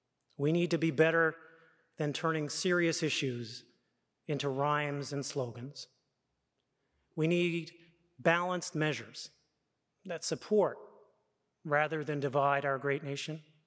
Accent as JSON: {"language": "English", "region": "Newfoundland and Labrador", "country": "Canada", "tie": "born or raised there", "said": "Because for us, of course, Tim, growing up in Newfoundland and Labrador, it's no secret. People, the edge that we have in Newfoundland and Labrador is the desire to hit punch above our weight."}